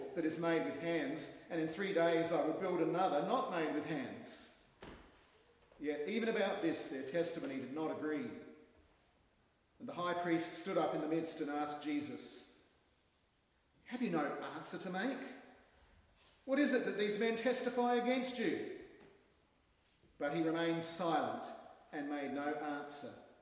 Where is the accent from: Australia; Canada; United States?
Australia; now in New Zealand; since I'm originally from Australia, the first thing that springs to my mind